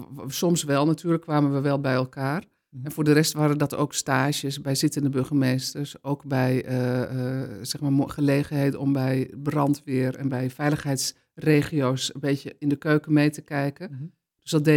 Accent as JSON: {"language": "Dutch", "town": "Lelystad", "region": "Flevoland", "country": "Netherlands", "tie": "born or raised there", "also_born_or_lived": "Hengelo", "said": "in Lelystad is een hele bijzondere plek om op te groeien. Dat is een nieuwe gemeente. Dat was ook toen een nieuwe gemeente. Wij waren zeg maar iets van een van de eerste 2000 inwoners die daar kwamen te wonen."}